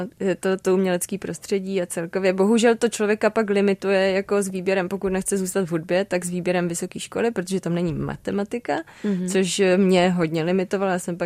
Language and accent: Czech; Opava, Moravian-Silesian Region, Czechia; now in Prague, Czechia; Takže v tomhle jako já si Prahu úplně užívám, protože sice jsem z Opavy, ale Praha mi přijde teď jako takový vlastně maloměsto